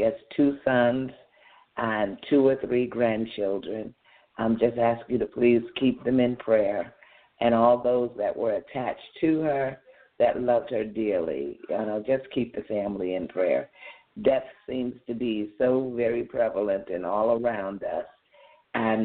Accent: Wilkes-Barre, Pennsylvania, United States; We grew up together in Wilkes-Barre, Pennsylvania. Grew up together.

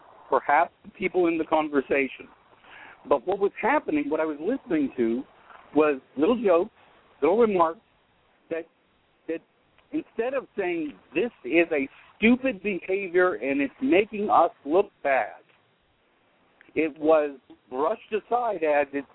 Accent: Steubenville, Ohio, United States; Downtown Steubenville.

